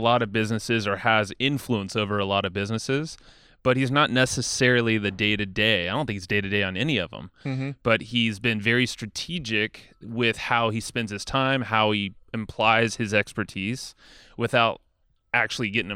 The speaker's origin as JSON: {"language": "English", "town": "San Diego", "region": "California", "country": "United States", "tie": "born or raised there", "said": "growing up in East County San Diego, Rancho San Diego area, and reminisced on that."}